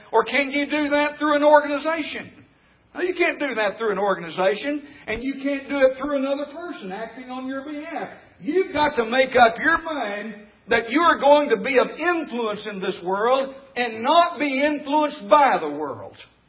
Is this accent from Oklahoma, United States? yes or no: no; Midland, Arkansas, United States; I grew up in Midland, Arkansas, population 300. When I grew up there, my mother was taking me to this small congregation in Midland.